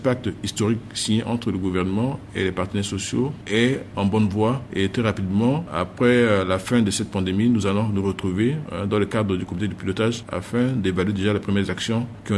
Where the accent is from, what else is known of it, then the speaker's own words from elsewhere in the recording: Central African Republic; chez nous, en République centrafricaine